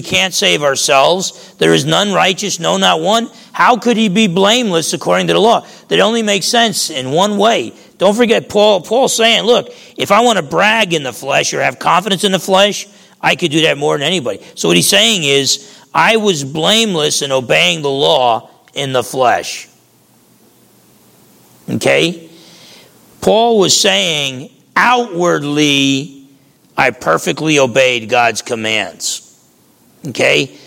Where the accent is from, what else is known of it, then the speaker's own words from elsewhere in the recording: New Jersey, United States; I can remember growing up in Jersey, I wasn't the biggest, I used to box, but boxing has different weight classes.